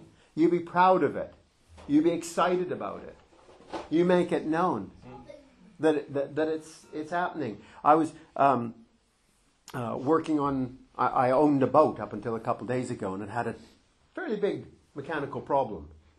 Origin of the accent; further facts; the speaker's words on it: Aylsham, East of England, United Kingdom; You know, I come from Aylsham.